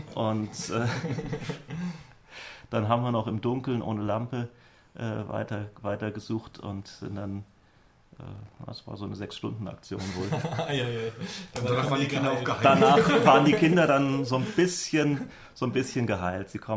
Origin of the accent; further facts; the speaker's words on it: Hesse, Germany; Ich komme aus dem Taunus, für die, die es nicht kennen, nördlich von Frankfurt, Rhein-Main-Gebiet, Hessen, Deutschland.